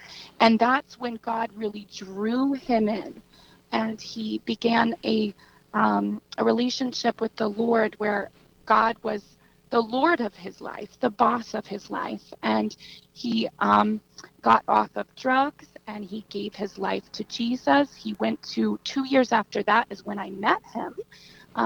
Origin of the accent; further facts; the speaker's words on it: Texas, United States; now in New Jersey, United States; He is from New Jersey. That's how we ended up back here. I'm from Texas.